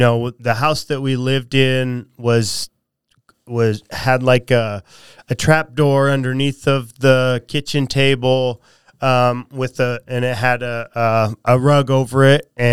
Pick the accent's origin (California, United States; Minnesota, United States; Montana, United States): Montana, United States; Lewistown; born there; I was born in Lewistown, Montana.